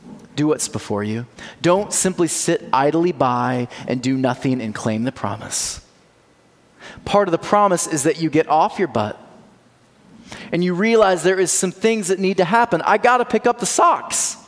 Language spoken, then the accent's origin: English; Michigan, United States; I was a kid from Michigan who was given this as my hopeful future.